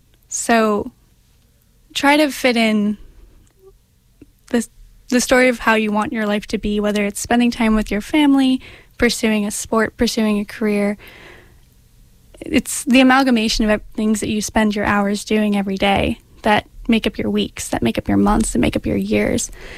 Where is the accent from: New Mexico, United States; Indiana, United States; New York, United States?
New York, United States; Kings Park; we're from Kings Park, New York, which is the land of pizza, nail salons, and beautiful